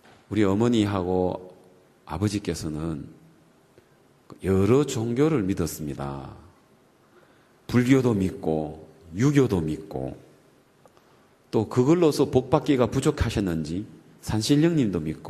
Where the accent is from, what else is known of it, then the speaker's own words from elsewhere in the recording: Daegu, South Korea; born there; 저는 대구, 쟤는 대구 출생이고 우리 부모님은 경남 합천, 두 분 다 이제 합천 사람인데